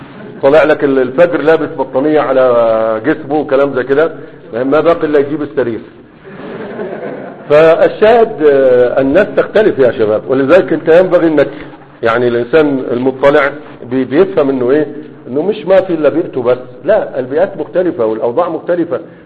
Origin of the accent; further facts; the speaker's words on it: Egypt; ربما مش موجودة عندك لكن كانت موجودة عندنا في مصر في بداية في بداية المسرح